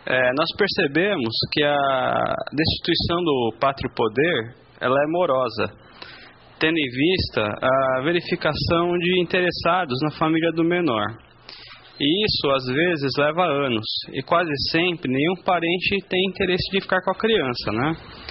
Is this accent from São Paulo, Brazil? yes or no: yes; São Paulo, Brazil; sou de São Paulo